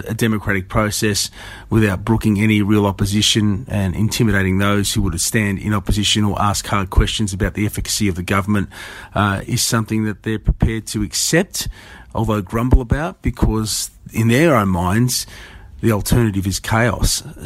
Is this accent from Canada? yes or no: no; Australia; as an Australian